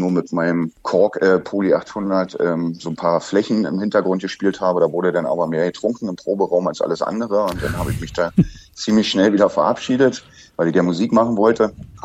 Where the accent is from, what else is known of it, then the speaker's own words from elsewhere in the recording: Frankfurt, Brandenburg, Germany; Also ich bin in Frankfurt-Oder groß geworden, in Brandenburg.